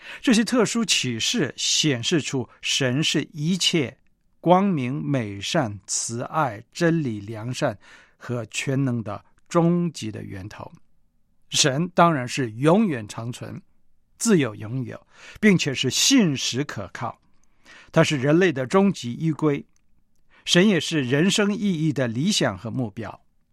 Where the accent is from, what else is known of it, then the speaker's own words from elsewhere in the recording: China; 咱们是中国人，当然有距离甚至陌生。